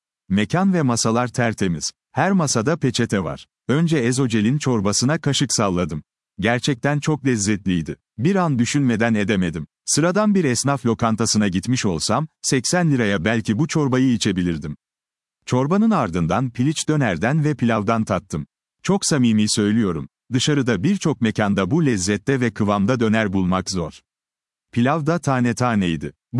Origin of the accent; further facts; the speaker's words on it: Keles, Bursa, Turkey; Kelesliyim.